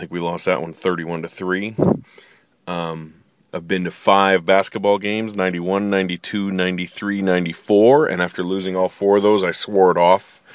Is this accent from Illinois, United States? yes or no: yes; Illinois, United States; Well, I grew up in Illinois, but 29 miles from the Arch, and let's just say the Missouri game's a big deal.